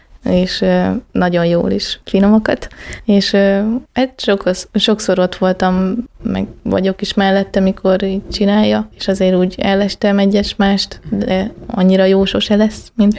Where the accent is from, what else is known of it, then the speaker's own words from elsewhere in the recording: Great Hungarian Plain, Hungary; Szóval nekem tetszik az Alföld, és szeretem. Alföldi lány vagyok.